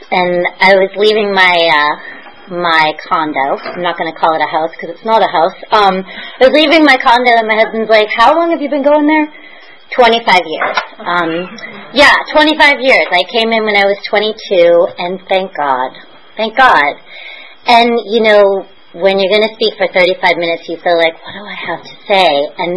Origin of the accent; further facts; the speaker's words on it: Boston, Massachusetts, United States; I remember I grew up in Boston, and she took me to the Cape